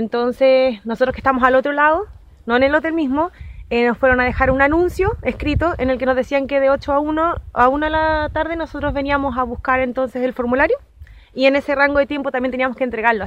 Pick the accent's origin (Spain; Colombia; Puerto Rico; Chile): Chile; Santiago, Santiago Metropolitan Region; Nosotros venimos de Santiago